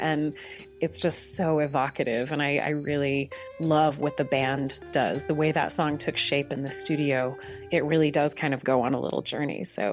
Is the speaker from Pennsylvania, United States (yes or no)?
no; New York, United States; I mean, I'm a New Yorker through and through, but I'm also country.